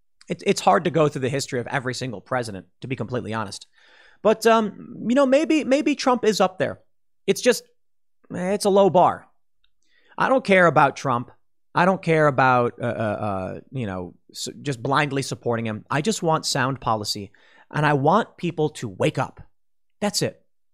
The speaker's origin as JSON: {"language": "English", "town": "Chicago", "region": "Illinois", "country": "United States", "tie": "born or raised there", "said": "All I knew is Bush was bad growing up in Chicago."}